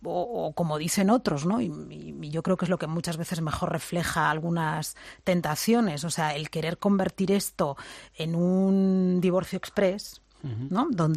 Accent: Catalonia, Spain; Como cristiana, como miembro de una iglesia que es universal y como catalana, además.

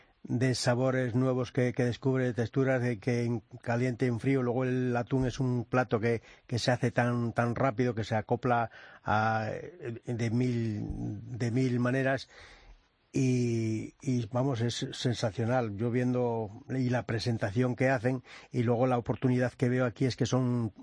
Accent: Madrid, Community of Madrid, Spain; yo soy de Cruz Blanca, Vallecas

